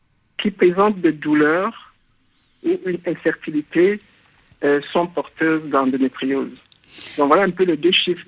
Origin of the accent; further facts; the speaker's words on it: Cameroon; parce que chez nous au Cameroun, on pratique cette technique-là